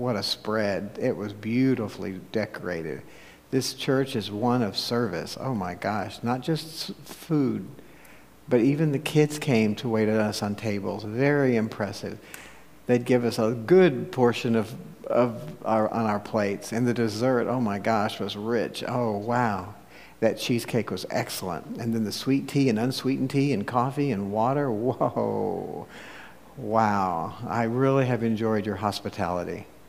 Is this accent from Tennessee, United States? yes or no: yes; Tennessee, United States; I know that I hail from Tennessee. And you live in Texas